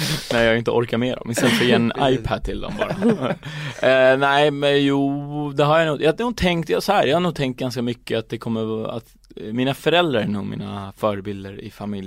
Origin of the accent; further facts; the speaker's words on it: Stockholm, Stockholm County, Sweden; Jag är från Hässelby. Jag har bott där hela mitt liv. Nu bor jag på Kungsholmen.